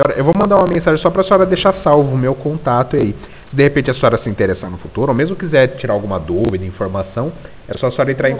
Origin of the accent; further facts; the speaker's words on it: Bauru, São Paulo, Brazil; eu sou daqui de Bauru mesmo.